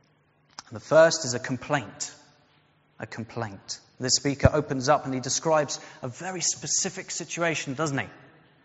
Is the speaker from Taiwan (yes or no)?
no; Faroe Islands; I come from the Faroe Islands, so that's kind of appropriate.